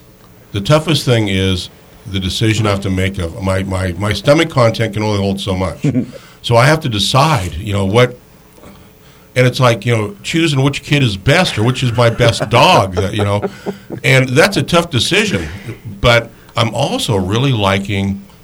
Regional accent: Alaska, United States; yes, I'm from Alaska. I'm not from Texas. Yeah. I am not that bold with heat. I'm Italian.

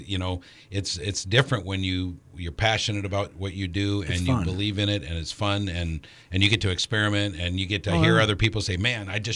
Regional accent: Alaska, United States; Because I grew up in Alaska, it didn't even occur to me that it was a safety issue

